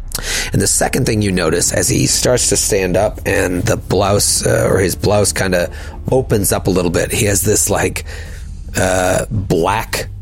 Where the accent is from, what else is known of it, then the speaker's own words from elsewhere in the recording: Kenya; I grew up in Kenya, though I consider myself British.